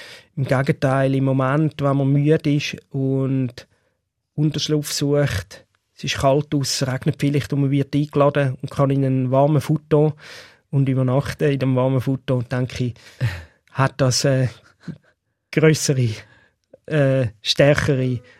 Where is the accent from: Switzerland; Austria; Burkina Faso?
Switzerland; accent: Swiss German; now in Japan; Ich rede Schweizerdeutsch und Japanisch ist für mich nach wie vor eine Fremdsprache.